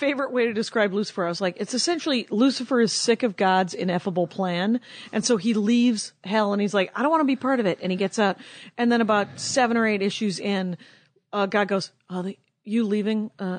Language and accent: English; Wisconsin, United States; And I'm from Wisconsin.